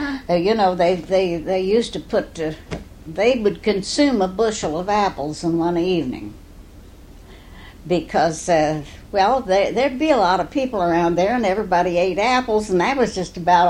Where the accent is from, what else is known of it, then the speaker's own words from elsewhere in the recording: Aurora, Indiana, United States; born there; I was born on April 8, 1898, in Aurora, Indiana. My parents lived in Aurora at that time.